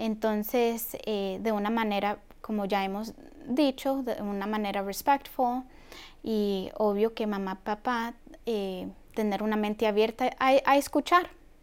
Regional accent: Miami, Florida, United States; mi familia es de Honduras. Yo fui la única que nací acá en Miami. Y bueno, crecí en una familia que todavía sostiene la cultura hondureña

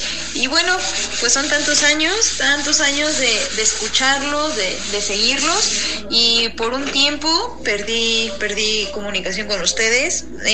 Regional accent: San Francisco Totemihuacán, Puebla, Mexico; estoy de aquí de la ciudad de Puebla, de San Francisco Totemihuacán.

